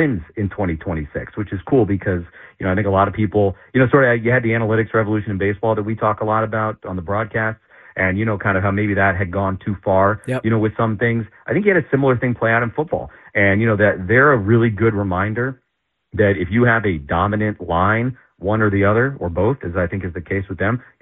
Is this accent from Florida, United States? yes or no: yes; Florida, United States; like I grew up in South Florida. I went to the University of Miami.